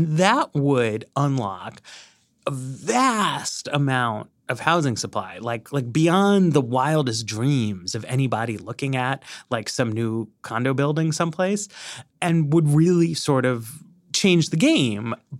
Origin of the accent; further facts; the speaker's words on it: New York, United States; And, you know, in my day, I grew up in New York, right?